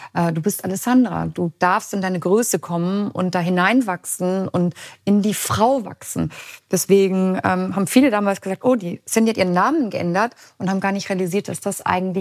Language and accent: German; Munich, Bavaria, Germany; Und ich bin in München aufgewachsen, wo die Durchschnittsmutter blond und blauäugig ist und weiß.